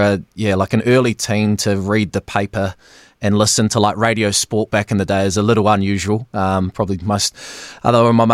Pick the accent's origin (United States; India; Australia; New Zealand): New Zealand; Stanmore Bay, Auckland; also born or lived in Invercargill; My mum then remarried and met a school teacher from Christchurch, and then he got a job in Stanmore Bay, which is a little bit further along from Orua. So when I was about five, moved up there and, yeah, living on the Whangaparoa Peninsula